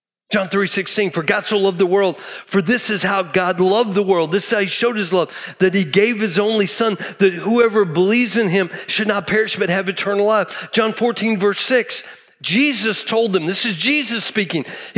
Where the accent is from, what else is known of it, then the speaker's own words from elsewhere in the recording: Texas, United States; I'm from Texas, grew up a cattle guy, loved Black Angus, had pulled Herefords.